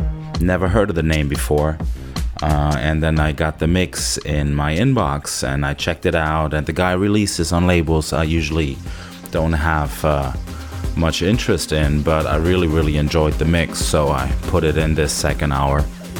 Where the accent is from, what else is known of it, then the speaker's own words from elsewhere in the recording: Cuxhaven, Lower Saxony, Germany; Still traveling in Europe, back in Cuxhaven, my hometown, sitting in a hotel room recording Deeper Shades of House show 341.